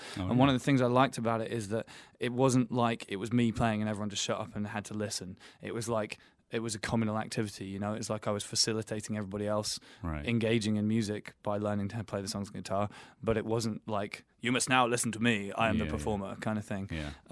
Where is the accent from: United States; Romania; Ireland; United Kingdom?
United Kingdom; England; and we're both English.